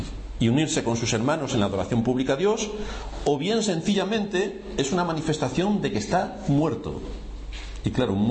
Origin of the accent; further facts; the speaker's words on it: Spain; Nosotros somos ciudadanos de España, tenemos nuestras obligaciones.